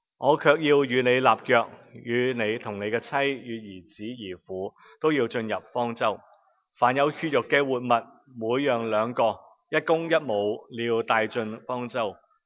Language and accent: Cantonese; China; 最热闹嘅咁就系我哋中国人，即系咁样话讲好多嘢，大大声咁先热闹兴奋。